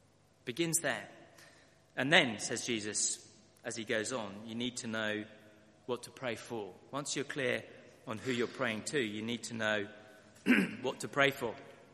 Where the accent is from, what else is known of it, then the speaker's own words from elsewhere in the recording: London, United Kingdom; born there; I was born in Westminster Hospital in central London. I spent the first 6 weeks of my life here, right here, in Fulham. I lived in Vera Road, just over there, just off the Munster Road, if you know it, with a foster mother.